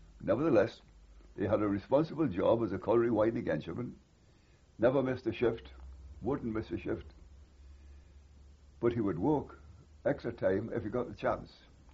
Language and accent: English; Burnley, North West England, United Kingdom; born there; I was born in Burnley on the 15th of July, 1906.